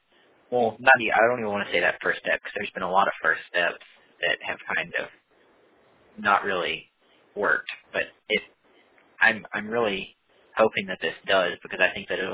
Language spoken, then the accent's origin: English; Canada; born there; moved away; I've got a lot of friends in Canada, and I was born in Canada.